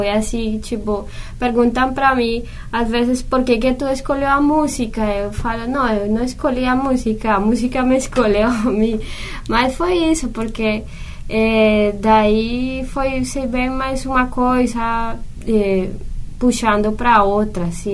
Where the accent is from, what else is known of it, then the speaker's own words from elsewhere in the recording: Cali, Valle del Cauca, Colombia; Portuguese is a second language; moved away as an adult; Sim, foi aí, até os 25 anos, até pouco tempo que eu vivi, morei em Cali.